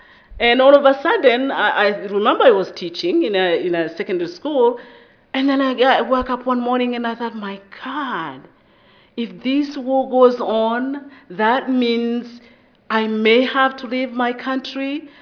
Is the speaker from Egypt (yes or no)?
no; Rwanda; I'm also from Rwanda, some small country in Central Eastern Africa. So if my accent is too thick for you, feel free to stop me midway.